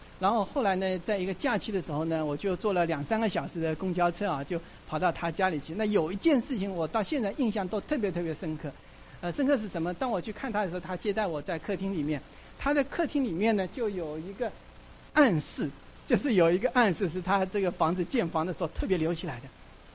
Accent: Xiaoshan, Zhejiang, China; 我的老家是在萧山，杭州萧山啊，杭州萧山的80%以上是聚会处的这个背景，我也是在聚会处里面信主。

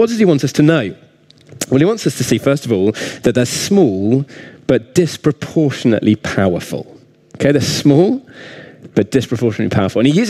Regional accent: South West England, United Kingdom; That's about, I don't know, a mile or so from where I grew up in Cornwall.

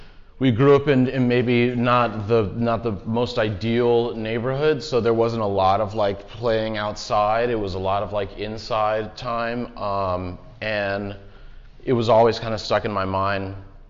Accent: Los Angeles, California, United States; The interior scenes came from growing up in Los Angeles and growing up in very different homes

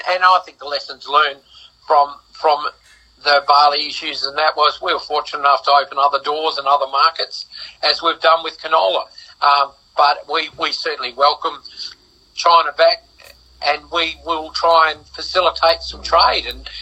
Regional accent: Australia; And as an Australian grower myself

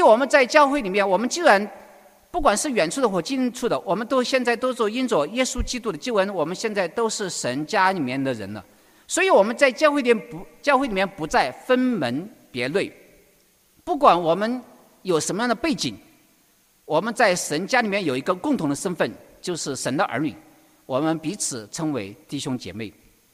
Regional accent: China; 我们中国人好像都觉得那个咖喱味道太重了

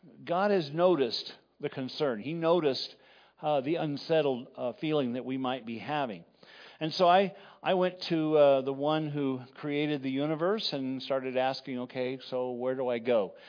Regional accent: Texas, United States; I never hadn't even ever been to New York at that time. And so, I mean, I came from Texas.

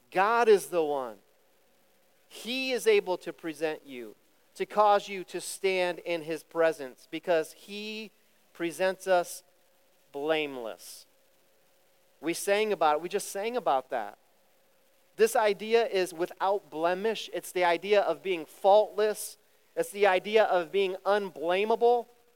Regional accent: Cincinnati, Ohio, United States; We're from Ohio, Cincinnati. It's only 330 feet above sea level.

